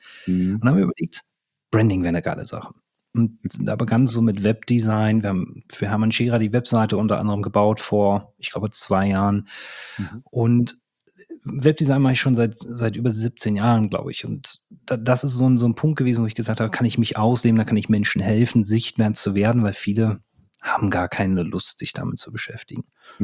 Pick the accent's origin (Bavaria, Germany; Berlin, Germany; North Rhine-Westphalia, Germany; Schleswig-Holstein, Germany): Berlin, Germany; ich komme aus Berlin.